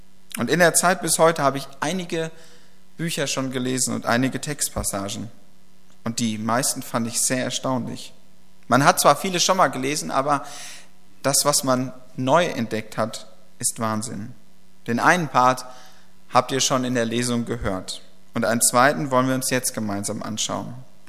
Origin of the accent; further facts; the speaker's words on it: Ennepetal, North Rhine-Westphalia, Germany; also born or lived in Bochum; Ich bin ja in Ennepetal geboren und aufgewachsen und habe dann 7 Jahre in Bochum gewohnt und hatte immer gedacht, ich bin ein richtiger Großstädter.